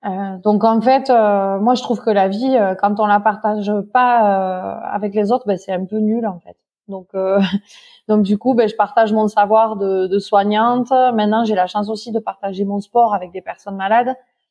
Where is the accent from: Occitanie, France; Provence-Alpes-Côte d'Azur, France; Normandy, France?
Occitanie, France; Font-Romeu; Alors, moi, je suis originaire de Font-Romeu.